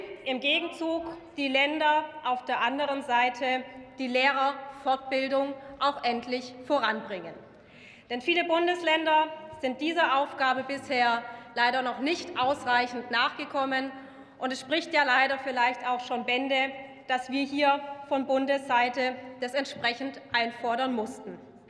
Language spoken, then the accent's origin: German; Baden-Württemberg, Germany; in meinem Heimatland Baden-Württemberg